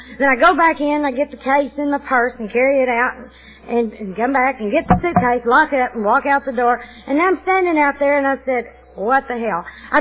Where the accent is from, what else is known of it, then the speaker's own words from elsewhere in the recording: North Little Rock, Arkansas, United States; we are rivals with Little Rock, so it's really important that you know I'm from North Little Rock.